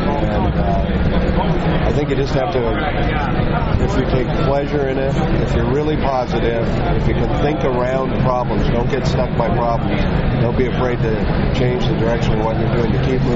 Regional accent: Milwaukie, Oregon, United States; I grew up in Milwaukee, Oregon, which is farm country, and I didn't know anyone in any big city, much less the entertainment industry.

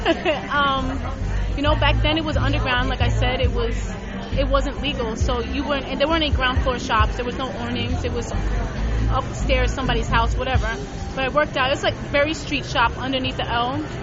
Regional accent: Yonkers, New York, United States; Well, I'm actually from Wyoming, which is Yonkers, but I work out of the Bronx, and I've been working out of the Bronx since I was 16.

